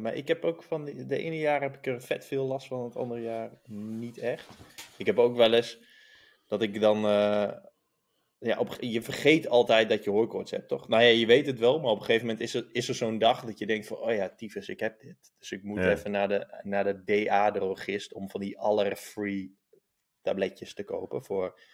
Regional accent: Drenthe, Netherlands; Maar ik kom uit Drenthe en had je dan gewoon één drogist.

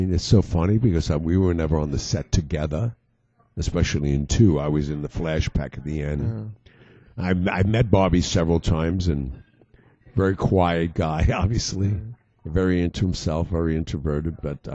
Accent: Staten Island, New York, United States; Yeah, everybody thinks I grew up in Brooklyn. I didn't, man. It was New York City and Staten Island.

